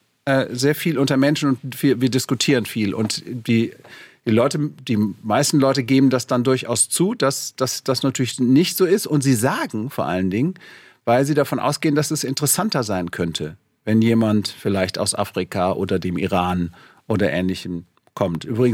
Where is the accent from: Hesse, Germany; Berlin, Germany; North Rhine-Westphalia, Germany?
North Rhine-Westphalia, Germany; Cologne; kann man nicht verleugnen, wo man herkommt. Ich komme aus Köln.